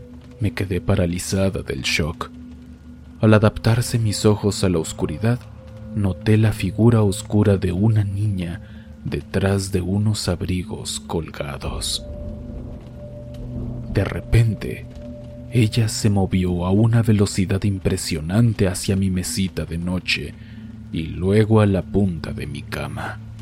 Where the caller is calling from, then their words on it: Buenos Aires, Argentina; soy de Buenos Aires, Argentina.